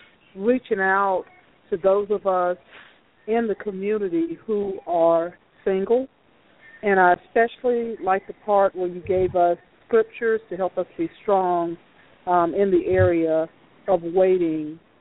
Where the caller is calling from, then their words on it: Lithia Springs, Georgia, United States; I'm calling in from Lithia Springs.